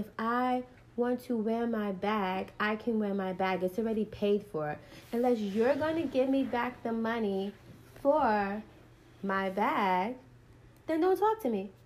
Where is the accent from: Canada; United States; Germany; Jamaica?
Jamaica; I'm not black, I'm Jamaican.